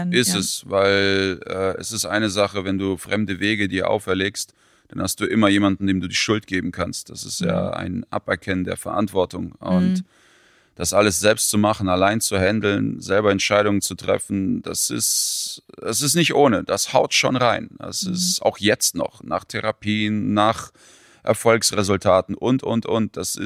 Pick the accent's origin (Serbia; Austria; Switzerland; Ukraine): Ukraine; also born or lived in Kazakhstan / Germany; now in Norway; Ich bin in Kasachstan geboren, ich bin in der Ukraine aufgewachsen, dann habe ich jetzt hier in Deutschland gelebt, jetzt lebe ich in Norwegen